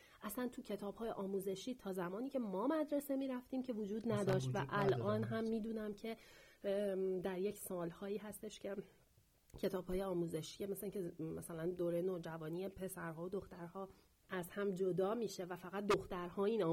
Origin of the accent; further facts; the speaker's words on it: Iran; ولی خب ما به عنوان یک ایرانی میدونیم